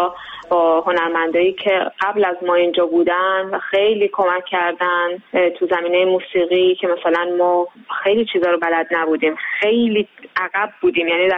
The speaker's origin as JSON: {"language": "Persian", "country": "Iran", "moved": "yes", "lives_now": "Austria", "said": "واسه همین شد که از ایران اومدیم به اتریش."}